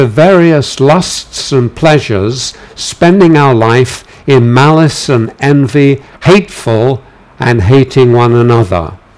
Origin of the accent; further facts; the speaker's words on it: London, United Kingdom; I grew up in London, and you always, when I was growing up, you always put wallpaper on your walls.